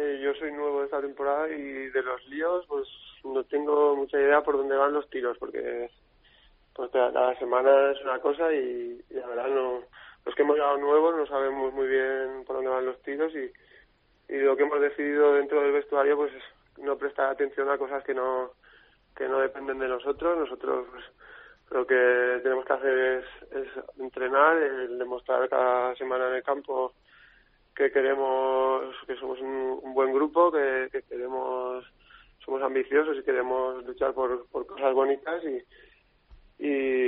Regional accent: Huesca, Aragon, Spain; salió la oportunidad de volver a mi casa, que era yo soy de Huesca

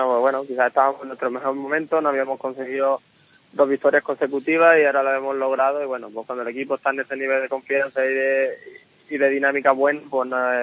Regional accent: La Palma del Condado, Andalusia, Spain; now in Valladolid, Spain; Sí, en mi pueblo, La Palma del Condado, con la familia, con los amigos, todo el mundo allí junto

